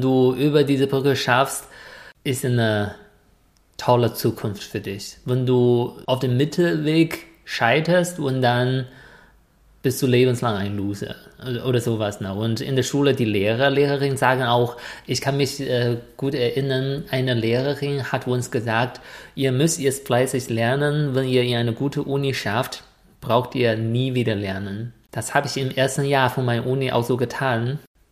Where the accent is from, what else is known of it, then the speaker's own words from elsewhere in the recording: Shaanxi, China; German is a second language; moved away as an adult; now in Germany; weil das ist eine Stunde Fahrt von meiner Heimat.